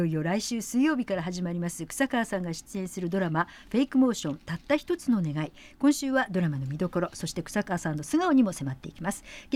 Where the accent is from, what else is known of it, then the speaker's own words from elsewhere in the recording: Osaka, Japan; now in Tokyo, Japan; 大阪から東京にやってきました、はい、大阪弁一切なし